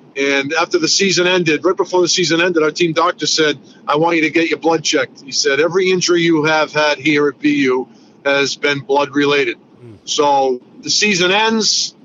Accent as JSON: {"language": "English", "town": "Cranston", "region": "Rhode Island", "country": "United States", "tie": "born or raised there", "said": "I grew up in Cranes, Rhode Island, and I was very fortunate where I grew up. It was a very blue-collar neighborhood"}